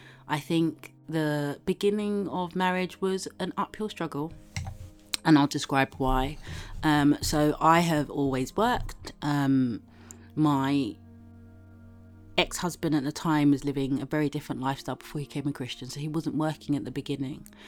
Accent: Nigeria; Being a Nigerian, there's no point.

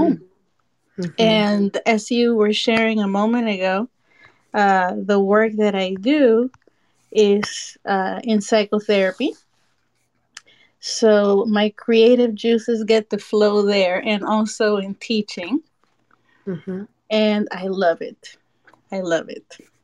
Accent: Panama; now in United States; I am from Panama, and I've been living here in the U.S. now 35 years of my life.

